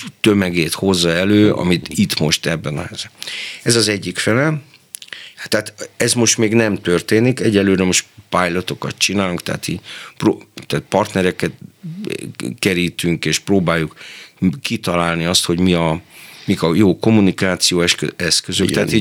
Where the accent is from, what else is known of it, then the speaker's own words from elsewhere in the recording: Hungary; Hát Magyarországról jövök, érted?